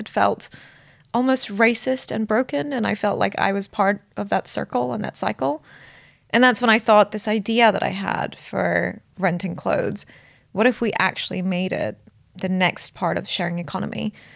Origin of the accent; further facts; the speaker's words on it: Singapore; I grew up in Singapore, which is a very, very consumerist society.